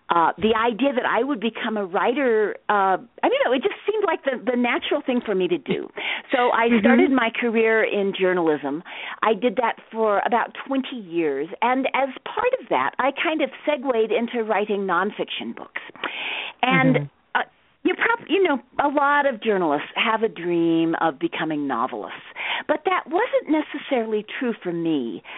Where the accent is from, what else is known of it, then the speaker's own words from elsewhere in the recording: Albuquerque, New Mexico, United States; also born or lived in Santa Fe; I was fortunate enough to grow up in Santa Fe and then in Albuquerque, New Mexico.